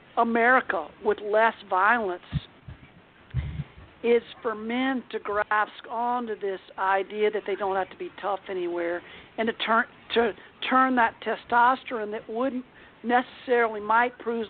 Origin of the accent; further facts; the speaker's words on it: the South, United States; It was just kind of the way the culture was growing up in the South. And I moved to San Francisco, too, for a while.